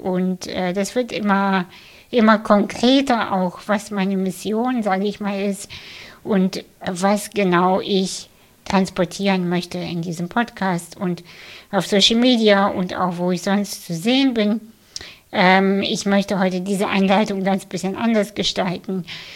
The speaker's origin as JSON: {"language": "German", "region": "Hamburg", "country": "Germany", "said": "ich bin aus Hamburg"}